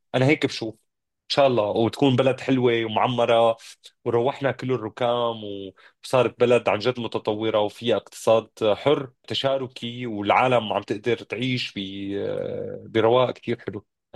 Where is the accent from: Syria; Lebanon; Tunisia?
Syria; لكن كمان عم نعلمهم انه نحن كسوريين قادرين نجتاز هال 14 سنه حرب